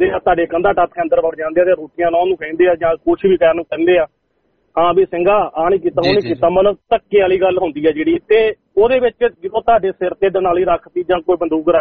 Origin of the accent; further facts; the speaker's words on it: Punjab, India; ਮੇਰਾ ਪਿੰਡ ਹੈਗਾ ਡਿਸਟ੍ਰਿਕਟ ਅੰਮ੍ਰਿਤਸਰ ਦੇ ਵਿੱਚ